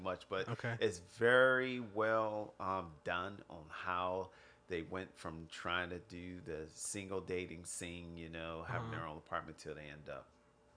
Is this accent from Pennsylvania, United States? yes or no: no; Cleveland, Ohio, United States; I'm from Cleveland, Ohio. So I was always kind of somewhat of a class clown when I was coming up in school.